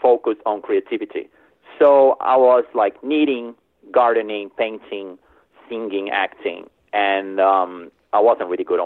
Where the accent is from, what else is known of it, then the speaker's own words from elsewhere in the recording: Brazil; English is a second language; now in United States; Yeah, I'm originally from Brazil. That's why I have this accent. But I'm also American, right? So I vote, I pay taxes, I'm doing my part. I grew up in Brazil, born and raised.